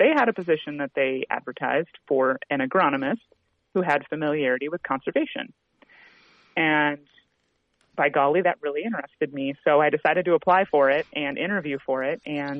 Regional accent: Long Beach, California, United States; So, you know, I'm from California. I'm actually from Long Beach, Southern California. And yeah, so I'm a transplant to the Midwest

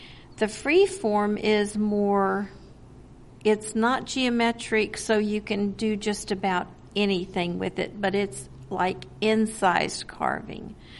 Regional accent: Pinehurst, Texas, United States; I'm from Pinehurst, Texas, which is just northwest of Houston.

